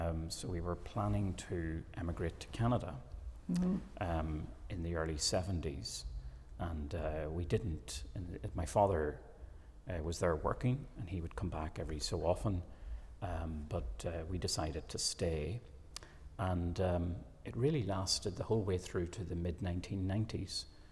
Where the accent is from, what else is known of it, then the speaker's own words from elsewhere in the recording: Northern Ireland, United Kingdom; I was brought up in Northern Ireland, just inside the border, on what we would describe as the southern border of Northern Ireland, right halfway, roughly about 35 miles south of Belfast, about 65 miles north of Dublin, but just on, as the crow would fly, about 7 miles to the border.